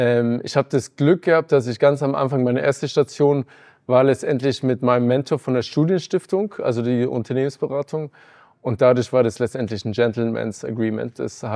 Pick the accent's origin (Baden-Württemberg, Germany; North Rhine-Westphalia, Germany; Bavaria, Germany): Bavaria, Germany; Munich; mein Vater ist ursprünglich, also seine Familie aus Polen, das heißt eine bunte Mischung. Aber ich bin letztendlich hier in München zur Schule gegangen, Grundschule und Gymnasium